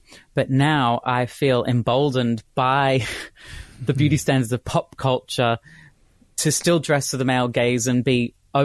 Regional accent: Brisbane, Queensland, Australia; moved away as an adult; now in Sydney, Australia; I grew up in Brisbane and I moved to Sydney when I was 18. So I call Sydney home, but technically Brisbane.

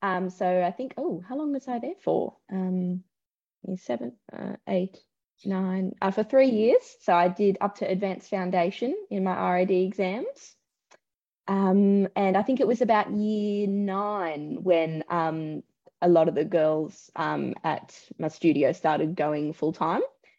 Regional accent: Sydney, New South Wales, Australia; I grew up in Southwest Sydney. So I went to Westfield Sports High School.

